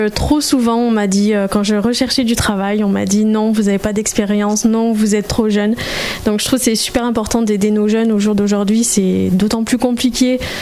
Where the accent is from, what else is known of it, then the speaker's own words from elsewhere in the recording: Le Puy-en-Velay, Auvergne-Rhône-Alpes, France; now in Firminy, France; j'ai 26 ans, je suis native du Puy-en-Velay, j'habite Firminy depuis 2014.